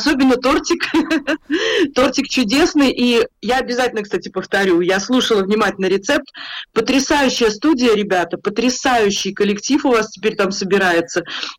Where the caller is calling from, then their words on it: Stockholm, Stockholm County, Sweden; Я из Стокгольма. Тут действительно вот холодно и промозгло, поэтому я звучу простуженно. Тут классическая шведская осень с дождиками, с низкими тучами.